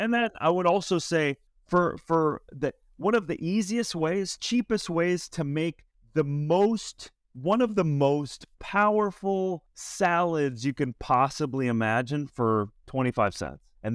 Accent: Minnesota, United States; I'm from Minnesota. I get it. It's freezing right now.

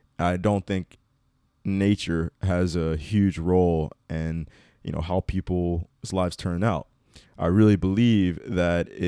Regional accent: United States; being black and growing up in America, that you're aware of, that, you know, we are put at a disadvantage when it comes to just life in general.

